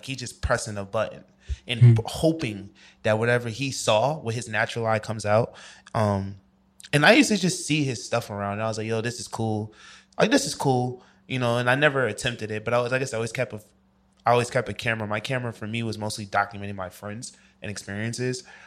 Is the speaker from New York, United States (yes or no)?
yes; New York, United States; And I'm coming from New York, not having any of that, just me being from New York. And I'm like, yo, I'm from New York.